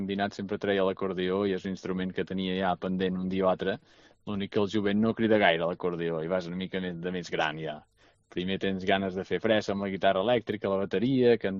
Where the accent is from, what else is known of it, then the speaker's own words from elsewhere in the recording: L'Esquirol, Catalonia, Spain; la meva tieta aquí a l'Esquirol, al meu poble